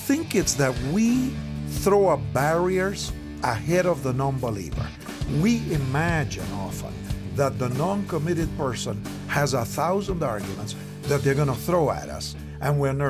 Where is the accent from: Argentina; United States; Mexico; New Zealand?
Argentina; born there; English is a second language; We started because I was born in Argentina, as I'm sure my accent tells somehow.